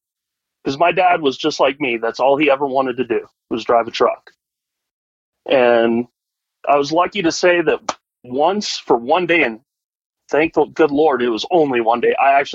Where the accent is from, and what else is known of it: Colorado, United States